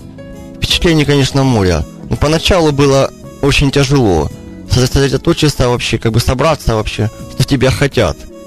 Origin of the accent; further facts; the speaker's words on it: Rubizhne, Luhansk Oblast, Ukraine; moved away as an adult; now in Kyiv, Ukraine; Да, Луганская область, город Рубежная.